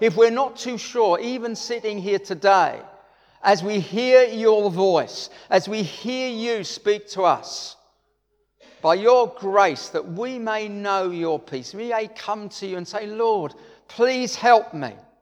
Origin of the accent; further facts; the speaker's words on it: Harold Wood, London, United Kingdom; Now, as a Christian, I was from Harold Wood. What am I doing in Rwanda?